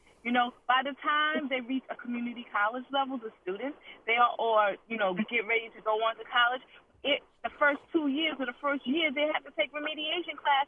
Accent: Baltimore, Maryland, United States; Yeah, I'm actually from Baltimore, but I work in Anne Arundel County.

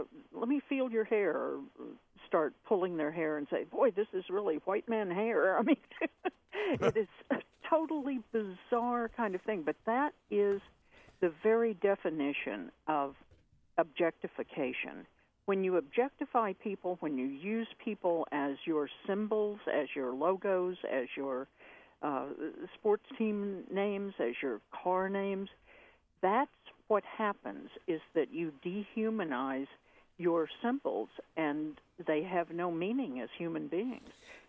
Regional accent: Oklahoma, United States; we're both from Oklahoma and grew up as sports fans.

